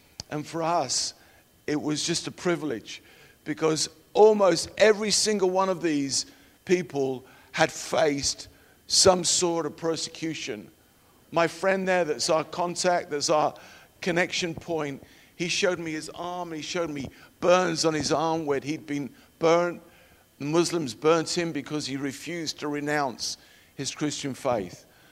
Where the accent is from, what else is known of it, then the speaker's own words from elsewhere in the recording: England, United Kingdom; When I grew up in England, that's where I'm from, not southern Texas, you may have gathered that by my accent